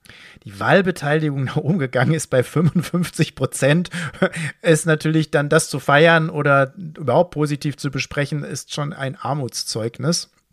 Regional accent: Dortmund, North Rhine-Westphalia, Germany; in Dortmund, man spricht ja mal von, also meiner Heimatstadt, von der Herzkammer der Sozialdemokratie. Das ist sie natürlich schon längst nicht mehr.

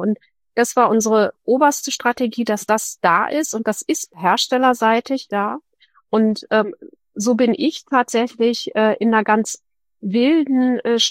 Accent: Berlin, Germany; ich sitze ja hier im wunderschön würde ich es nicht nennen, aber in meiner Heimatstadt Berlin

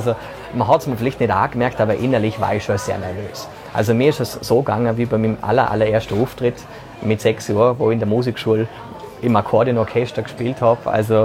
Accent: Vorarlberg, Austria; das ist für mich schon eine Ehre, als Vorarlberger dort dabei gewesen sein

